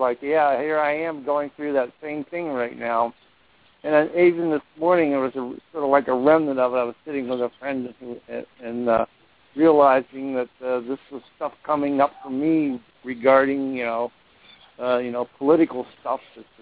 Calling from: Ithaca, New York, United States; in Ithaca.

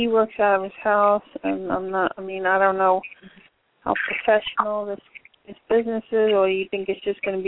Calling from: Florida, United States; from Florida.

